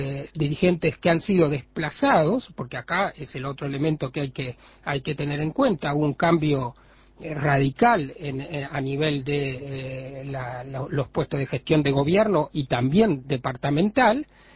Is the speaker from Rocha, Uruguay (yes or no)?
no; Montevideo, Uruguay; yo soy montevideano 100%, pero conozco, imagino, conozco mi país a partir de la formación política y cultural